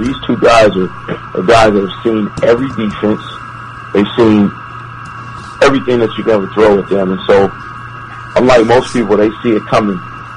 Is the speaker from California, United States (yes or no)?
yes; Oakland, California, United States; I'm actually from Oakland. I'm born and raised.